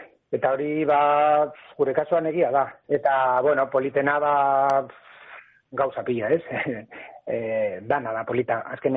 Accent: Rubena, Castile and León, Spain; Egin genuen Burgozen herri txiki batean, bueno, nire herrian, Rubenan, herri txikia da, 200 biztanle deko

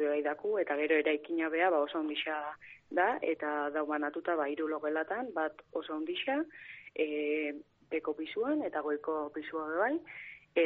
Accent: Goñi, Navarre, Spain; Nik ustot, ni geixen bat Goñikoa naiz

